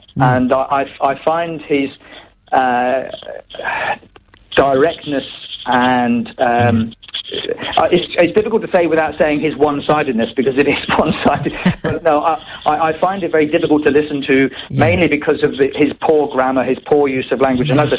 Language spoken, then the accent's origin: English; United Kingdom; I'm of an age where I grew up in the Margaret Thatcher years in the United Kingdom.